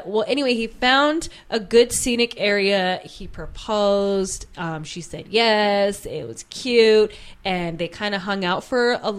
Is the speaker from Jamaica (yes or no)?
no; Utah, United States; I'm from Utah, and they're at like 2,000, 2,500 or 3,000 feet, and here we're like at 20.